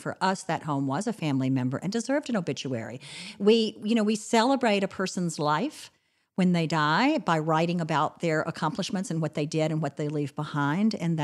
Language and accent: English; DeRidder, Louisiana, United States; No, what happened was I grew up in DeRidder, Louisiana, and my grandmother's house was a big old red brick house on Pine Street